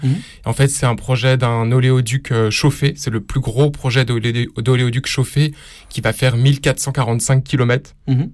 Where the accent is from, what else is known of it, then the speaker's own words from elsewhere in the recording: Bourgogne-Franche-Comté, France; now in Paris, France; moi, je viens de Bourgogne, d'un mini-village de 50 habitants, donc bien loin de la capitale parisienne.